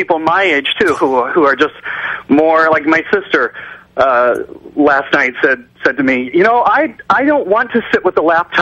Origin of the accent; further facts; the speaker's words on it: Lynden, Washington, United States; also born or lived in Minnesota; I did not, actually. I grew up in Linden.